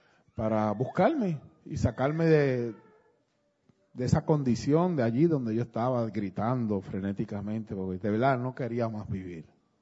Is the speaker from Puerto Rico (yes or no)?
yes; Ponce, Puerto Rico; a la edad de 17, 18 años, una noche empecé, eran como la 1 de la mañana en mi pueblo, Ponce, Puerto Rico